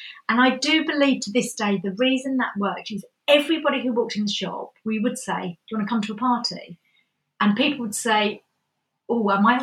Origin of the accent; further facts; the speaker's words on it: Ingatestone, East of England, United Kingdom; growing up in Ingatestone, Chelmsford was my nearest town.